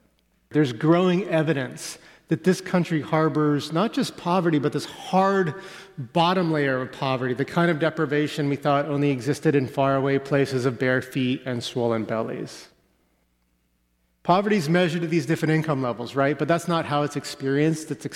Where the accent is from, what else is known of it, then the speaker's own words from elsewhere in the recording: Winslow, Arizona, United States; also born or lived in San Jose, United States; I'm from the West Coast. I was born in San Jose, California, but I grew up in Winslow, Arizona.